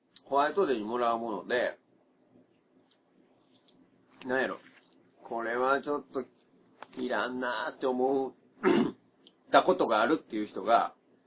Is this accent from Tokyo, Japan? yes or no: no; Kyoto, Japan; お返しは、ほら、京都人だから。